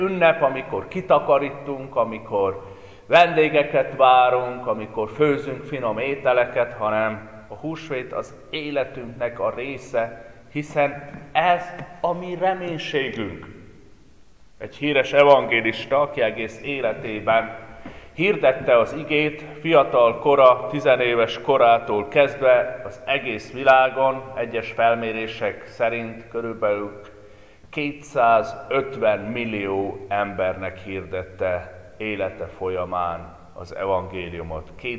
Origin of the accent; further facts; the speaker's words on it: Transylvania, Romania; Én Erdélyből származok, és Erdély most ha tetszik, hanem Romániához tartozik.